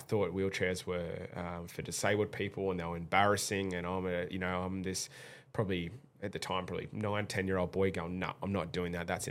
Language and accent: English; Port Macquarie, New South Wales, Australia; I'm from Port Macquarie. My hometown's Port Macquarie